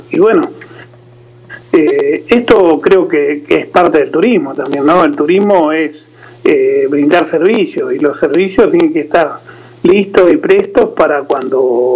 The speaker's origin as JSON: {"language": "Spanish", "region": "Patagonia", "country": "Argentina", "tie": "born there", "said": "Yo siempre dije que yo soy patagónico de nacimiento"}